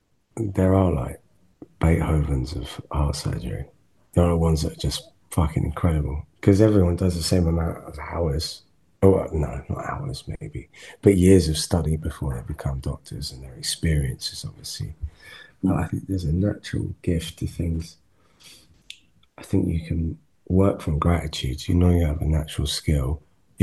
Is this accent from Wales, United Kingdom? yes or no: yes; Wales, United Kingdom; Like the Welsh are good at singing. Do you know what I mean? I'm Welsh.